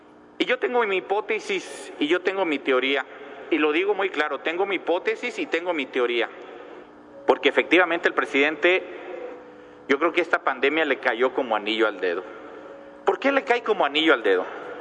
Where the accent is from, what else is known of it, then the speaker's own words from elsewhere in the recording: Mexico; Y hoy tenemos esa gran oportunidad como mexicanos